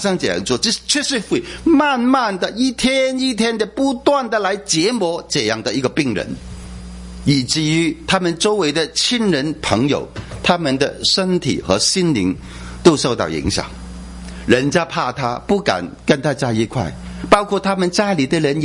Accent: Hong Kong; also born or lived in Macau; 我是在澳门出生，在香港成长哈

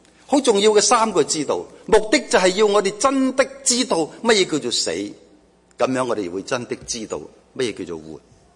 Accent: China; 我哋中国人有一句说话咁讲噶嘛

